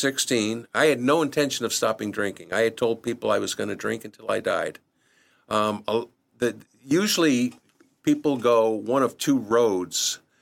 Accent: Milford, United States; That's where I grew up, in Milford.

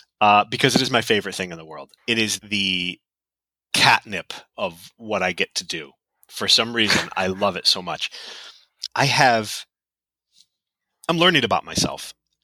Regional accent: Northeast, United States; For me, that is hot, you know, growing up in the Northeast.

